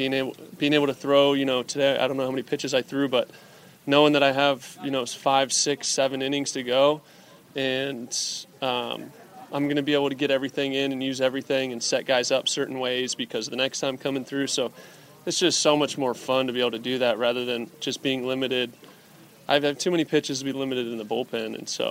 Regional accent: Anaheim, California, United States; just my first start in Anaheim for my hometown team

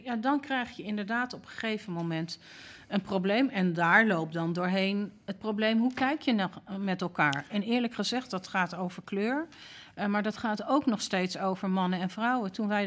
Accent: Amsterdam, North Holland, Netherlands; persoonlijk ben ik opgegroeid in Amsterdam-West in de tijd dat het daar niet best was. Hebben mijn ouders niet gestudeerd, ben ik in alles ongeveer de eerste geweest in mijn familie.

